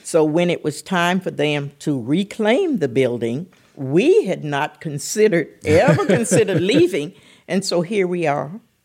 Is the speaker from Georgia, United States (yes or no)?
yes; Midway, Georgia, United States; I think that you should come to my hometown, the city of Midway, because it is a good place to visit, a good place to live.